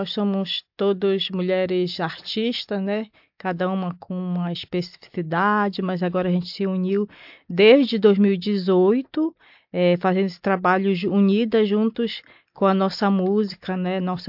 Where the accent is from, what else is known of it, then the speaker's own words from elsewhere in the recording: North Region, Brazil; a gente vem da Amazônia, norte do Brasil, um lugar muito específico, bem longe daqui